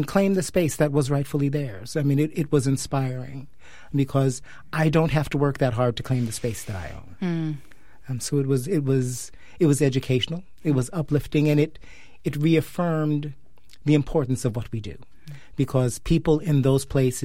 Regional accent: New York, United States; I grew up in New York.

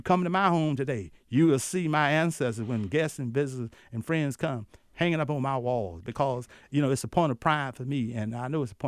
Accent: North Carolina, United States; I've been privileged to have authored four books looking at Vance County, my hometown.

